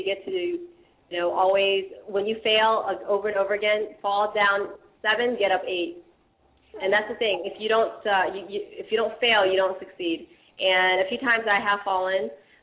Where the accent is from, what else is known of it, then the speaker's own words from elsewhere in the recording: Richmond, Virginia, United States; also born or lived in Washington, D.C.; I'm from the East Coast. I am a Virginia, D.C., you know, native. I grew up in Richmond. Then I moved up to D.C.